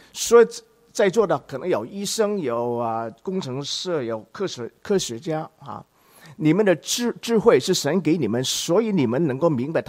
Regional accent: China; 你不是好像我们中国人来讲，就是你努力要成功

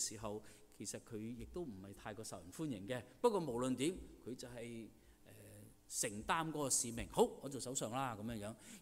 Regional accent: Vancouver, British Columbia, Canada; also born or lived in Hong Kong; 大家都知道我来自温哥华，1996年开始，神呼召我2012年去到香港侍奉，

